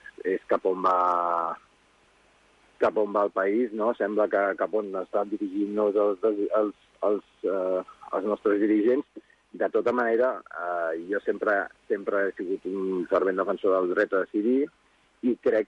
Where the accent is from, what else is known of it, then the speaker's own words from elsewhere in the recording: Catalonia, Spain; now in Turkey; saben que sóc l'espanyol, però al mateix temps saben que sóc català